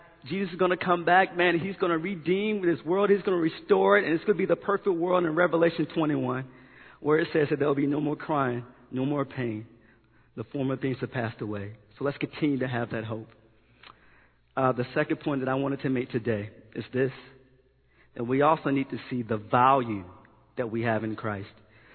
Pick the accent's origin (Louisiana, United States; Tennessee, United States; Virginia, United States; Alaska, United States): Virginia, United States; I'm from Virginia, and every time I go home, I go to my father's house